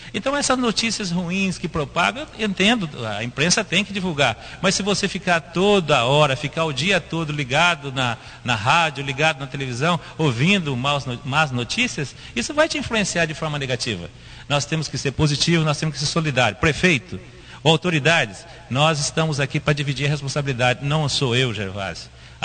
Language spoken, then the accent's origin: Portuguese; Bandeirantes, Brazil; nós moramos aqui, nós nascemos em Bandeirantes, ninguém quer ver ninguém de Bandeirantes morto.